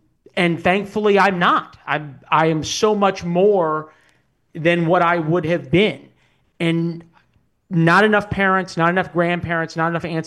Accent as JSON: {"language": "English", "town": "St. Louis", "region": "Missouri", "country": "United States", "tie": "born or raised there", "said": "I am so honored to be launching the book back in St. Louis, my hometown."}